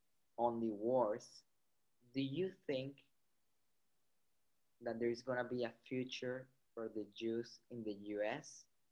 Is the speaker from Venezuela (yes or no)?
yes; Venezuela; now in United States; Actually, I don't see it much here in the US, but I'm from Venezuela.